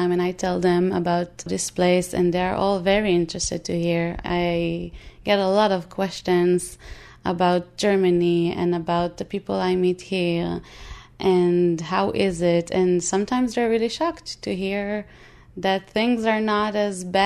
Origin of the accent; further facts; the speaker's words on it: Israel; And then I say, I come from Israel. And I show them, look, we're neighbors.